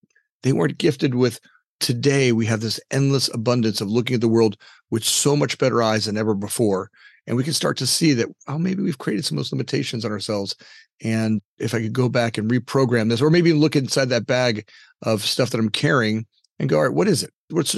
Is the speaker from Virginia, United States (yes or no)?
no; Pompano Beach, Florida, United States; look, I grew up in Pompano. My mother worked at Denny's. I was a poor little Italian kid that was darker and had curly hair